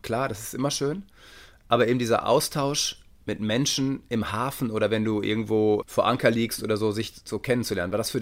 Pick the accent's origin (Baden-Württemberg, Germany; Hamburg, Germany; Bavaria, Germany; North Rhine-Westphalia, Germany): North Rhine-Westphalia, Germany; Detmold; Ich komme aus Detmold, also da gibt es halt nichts, ne?